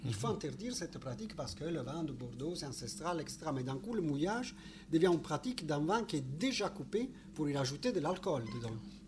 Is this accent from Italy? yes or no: yes; Naples, Campania, Italy; je suis historien, surtout je viens de Naples.